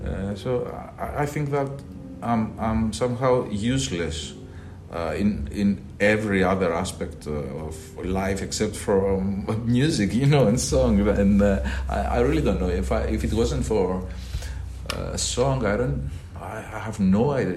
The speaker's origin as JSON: {"language": "English", "country": "Cyprus", "tie": "born or raised there", "also_born_or_lived": "Athens", "second_language": "English", "moved": "as an adult", "said": "I was born in Cyprus in 1969."}